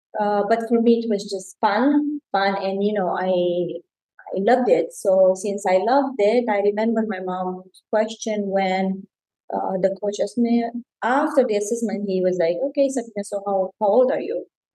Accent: Sibiu, Sibiu County, Romania; I come from Sibiu. That's the center of the country, a very beautiful place to visit.

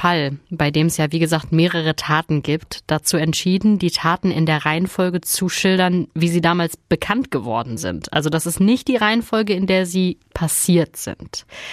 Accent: Dortmund, North Rhine-Westphalia, Germany; in Dortmund, also meiner Heimatstadt.

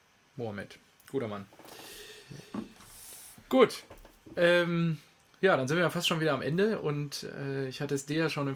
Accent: North Rhine-Westphalia, Germany; Lünen, das ist bei mir um die Ecke quasi, in meinem kleinen Heimatkaff.

